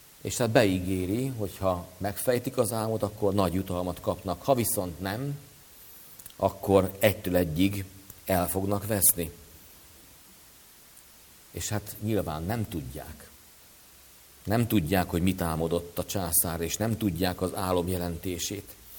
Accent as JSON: {"language": "Hungarian", "town": "Vaja", "region": "Szabolcs-Szatmár-Bereg", "country": "Hungary", "tie": "born there", "said": "Már a szeretet otthonban voltam, itt a szülőhelyemen, Vaján."}